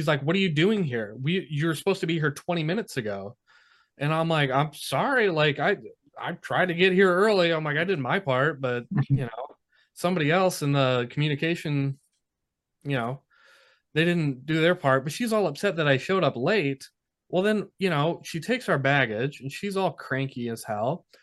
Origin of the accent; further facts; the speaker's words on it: United States; I don't know about you guys, but I am an American through and through.